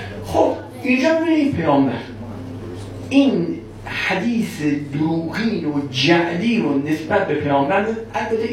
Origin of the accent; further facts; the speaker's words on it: Iran; گفتم من ایرانی هستم، طلبه هستم.